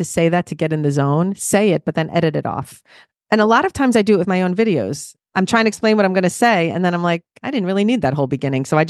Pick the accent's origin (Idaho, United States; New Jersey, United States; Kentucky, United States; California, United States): New Jersey, United States; accent: Jersey; And I'm thinking my Jersey accent, hey, what?